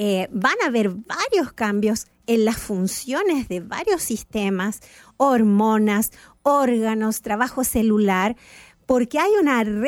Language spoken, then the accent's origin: Spanish; Argentina; born there; Argentina, que es donde yo nací